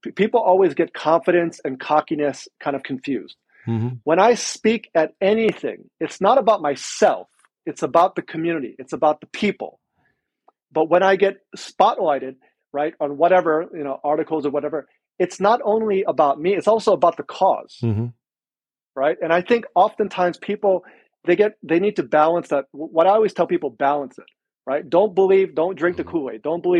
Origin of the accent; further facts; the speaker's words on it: Mililani, Hawaii, United States; I'm originally from Oahu.